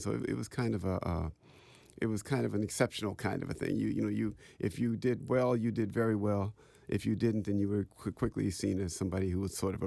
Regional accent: Helena, Montana, United States; That's right. And I've taught students at Howard from Montana.

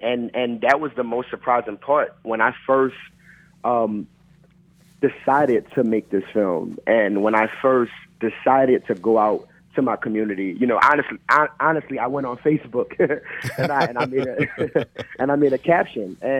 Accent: New Orleans, Louisiana, United States; something that really bothered me about growing up in New Orleans was that, you know, their children were getting into a lot of trouble

